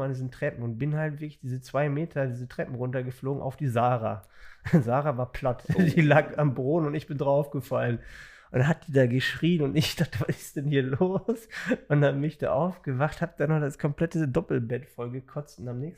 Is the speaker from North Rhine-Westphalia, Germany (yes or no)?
yes; Herdecke, North Rhine-Westphalia, Germany; eine Spezialnummer nach Herdecke in meiner Heimat gewählt, bei Dortmund.